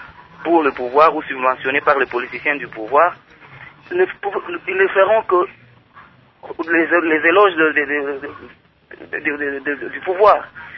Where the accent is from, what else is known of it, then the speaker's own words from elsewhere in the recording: Kinshasa, DR Congo; moi je viens de Kinshasa